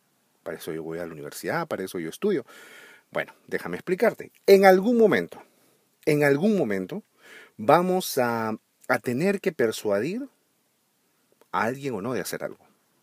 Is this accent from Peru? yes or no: yes; Peru; En mi país, en Perú